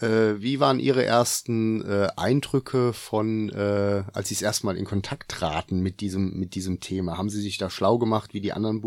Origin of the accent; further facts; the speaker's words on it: Germany; Also ich als Deutscher dürfte